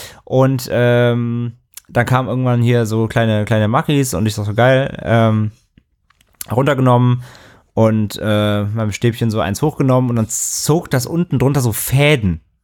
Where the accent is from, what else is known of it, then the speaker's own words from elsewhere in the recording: Hamburg, Germany; für mich als Hamburger